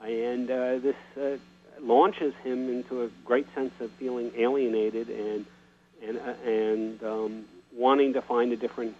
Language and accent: English; United States; I would discuss the fact that I'm an American. I would discuss the fact that I'm Jewish.